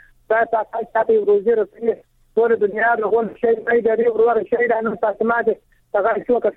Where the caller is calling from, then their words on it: Nangarhar, Afghanistan; زه په ننګرهار کې یم د ستګرم ولسوالۍ.